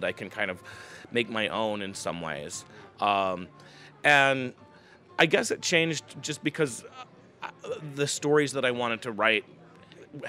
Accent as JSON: {"language": "English", "region": "Nebraska", "country": "United States", "tie": "born or raised there", "also_born_or_lived": "Chicago / New York", "moved": "yes", "said": "I mean, that was like part of how I thought about myself, that I was this person from Nebraska who was in Chicago or in New York or whatever."}